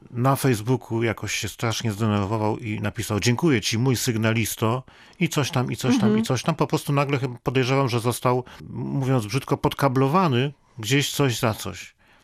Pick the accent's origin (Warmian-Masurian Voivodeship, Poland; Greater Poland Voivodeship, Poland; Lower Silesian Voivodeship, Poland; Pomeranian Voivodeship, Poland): Warmian-Masurian Voivodeship, Poland; Iława; now in Warsaw, Poland; No tak, my wszyscy z Mazur jesteśmy związani. Jedziemy tam po grzybki, po ogóreczki i wracamy do Warszawy.